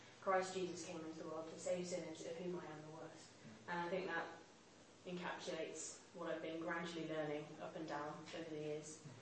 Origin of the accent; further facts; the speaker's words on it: Wanstead, London, United Kingdom; Okay, I'm 19. I come from Wanstead, which is northeast London, so not quite Essex.